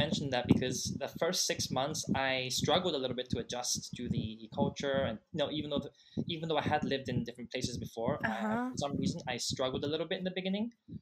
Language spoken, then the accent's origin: English; South Korea; English is a second language; also born or lived in 14 countries; So I'm actually from South Korea.